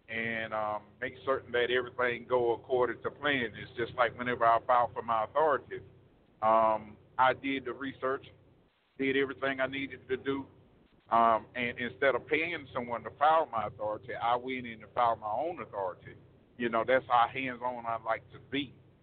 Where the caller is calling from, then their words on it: Montgomery, Alabama, United States; Steve and actually, I'm from Montgomery, Alabama.